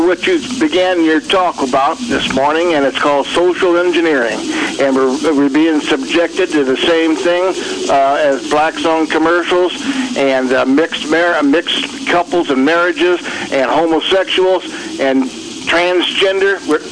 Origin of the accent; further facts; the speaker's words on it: East St. Louis, Illinois, United States; I grew up in East St. Louis. I went to the same school you did back at about the same time.